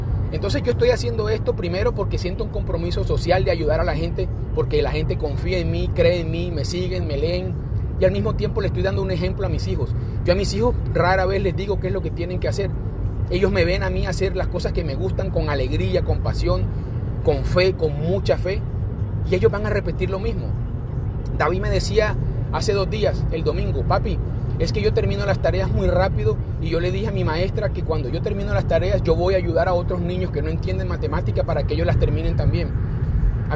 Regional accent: Colombia; soy colombiano

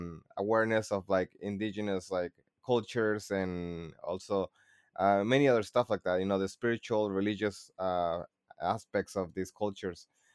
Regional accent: San Francisco, California, United States; also born or lived in Mexico City; I grew up over there in the Mission, in San Francisco. That's kind of you know, that's like my origins

